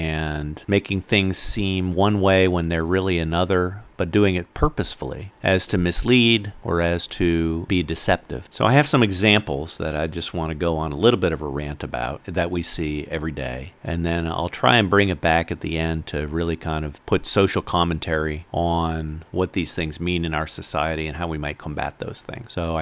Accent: North Carolina, United States; Actually, it is the state motto of the state of North Carolina, my home state.

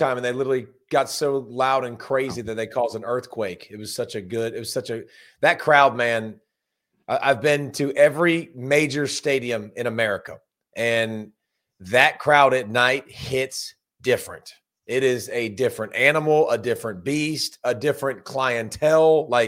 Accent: New Brunswick, New Jersey, United States; born there; And you know, for me, I was born in New Brunswick, New Jersey.

